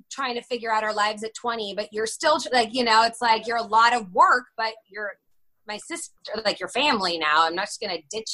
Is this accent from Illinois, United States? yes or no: yes; Northbrook, Illinois, United States; And because I grew up in Northbrook.